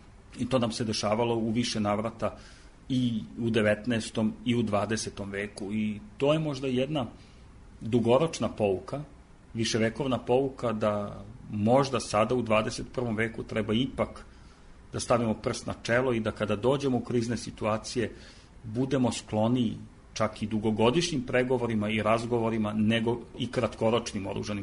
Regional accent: Topola, Šumadija, Serbia; mi koji potičemo iz Topole

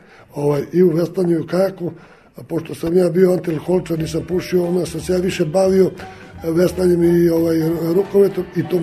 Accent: Srpska Crnja, Vojvodina, Serbia; born there; Rođen sam u Srpskoj Crni

